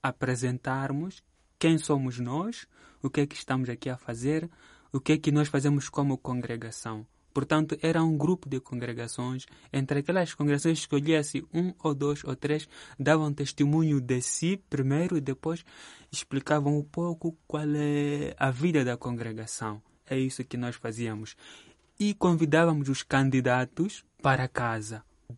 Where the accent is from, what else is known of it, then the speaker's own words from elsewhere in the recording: Mozambique; estamos em Moçambique, que é o meu país de onde eu venho.